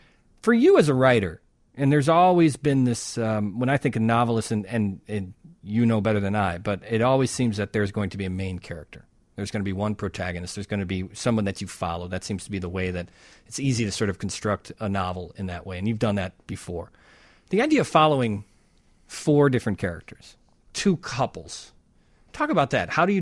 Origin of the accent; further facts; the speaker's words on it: Chicago, Illinois, United States; But it was interesting to me as a Chicagoan that the book kind of starts off with one of the characters